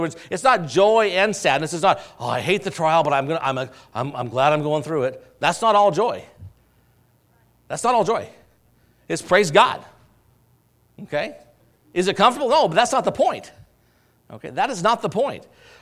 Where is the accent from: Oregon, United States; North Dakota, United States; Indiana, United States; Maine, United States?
Oregon, United States; I grew up in Western Oregon and we had blackberries, patches.